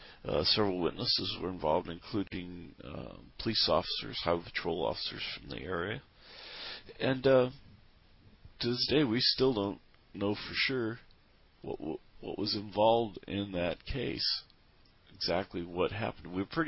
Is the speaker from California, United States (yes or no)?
no; Oklahoma, United States; accent: Oklahoma; And I hope you can understand that through my thick Oklahoma accent.